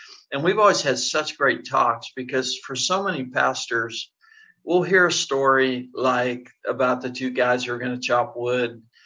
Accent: Pittsburgh, Pennsylvania, United States; I grew up in Pittsburgh, so he's just down the road.

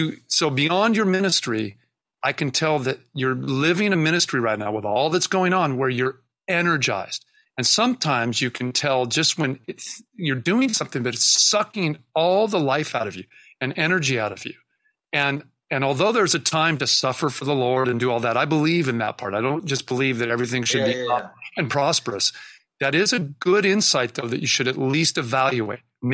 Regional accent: Seattle, Washington, United States; because I am from Seattle, is we're pretty good at tech.

